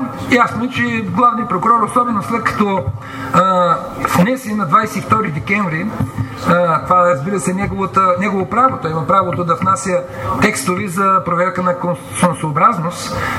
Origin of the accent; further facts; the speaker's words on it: Perushtitsa, Plovdiv Province, Bulgaria; Аз все пак съм от Перущица и много добре познавам тази част от историята